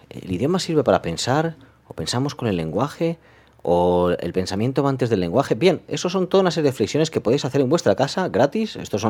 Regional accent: Spain; somos españoles y hemos hablado del cine español

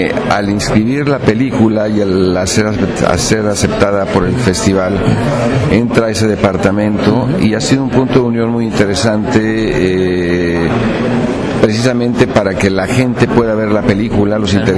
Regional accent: Mexico; A nosotros como mexicanos nos llaman mucho, mucho la atención.

